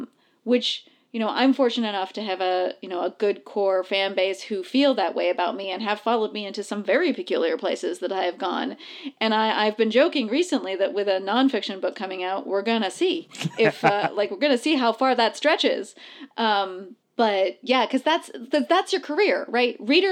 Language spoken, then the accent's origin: English; United States; I am too old. I am too white. I am too American, right?